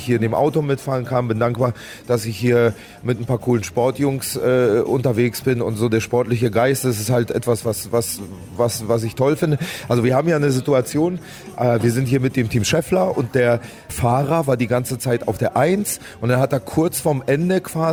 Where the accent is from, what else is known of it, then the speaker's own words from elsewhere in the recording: Berlin, Germany; Ich bin ja in Berlin groß geworden